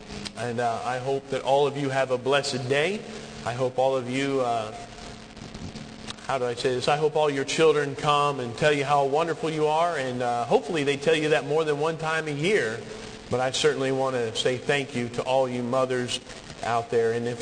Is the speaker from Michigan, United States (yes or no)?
yes; Michigan, United States; I am still proud to be from Michigan, and I'm just thankful.